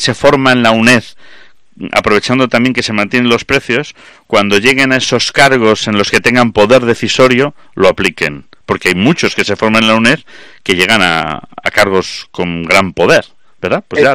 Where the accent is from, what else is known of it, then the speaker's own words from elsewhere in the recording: Spain; como los españoles somos genial... A mí me parece que somos un país y un pueblo genial.